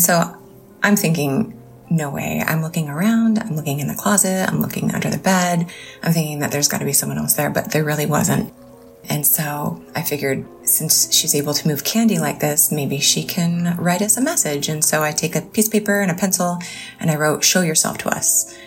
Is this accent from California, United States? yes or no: yes; Orange, California, United States; now in Spokane, United States; I currently live in Spokane, Washington, but I grew up in Orange, California.